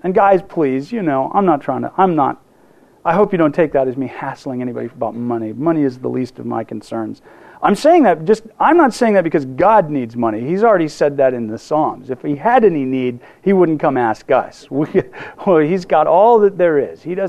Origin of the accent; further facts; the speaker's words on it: United States; And as American consumers, we're always wanting to gather that in and reinforce our sense of ownership over it.